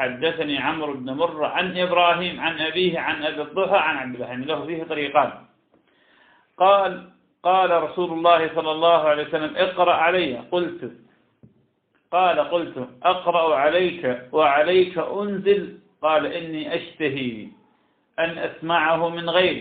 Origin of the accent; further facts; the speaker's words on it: Iraq; وهذا كان عندنا في العراق كثيرا جدا لكنه زال بالمدينتنا منذ سنين